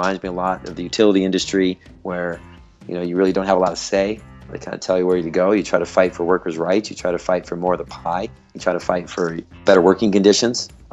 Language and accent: English; Iowa, United States; I'm from Iowa and I've had a presence here for a long time.